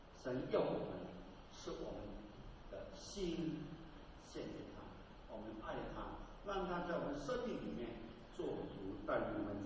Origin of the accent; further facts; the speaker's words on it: China; 我是在中国农村长大，我们家里的庙很多很多